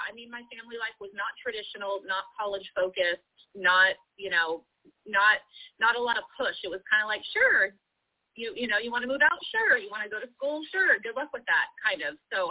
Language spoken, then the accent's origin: English; California, United States; now in Georgia, United States; I'm from Southern California, so I ended up moving to Georgia from California.